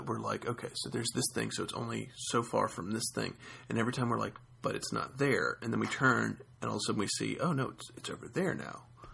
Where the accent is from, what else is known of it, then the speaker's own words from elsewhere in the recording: the South, United States; accent: southern; I'm trying to do that with my southern accent, but I failed.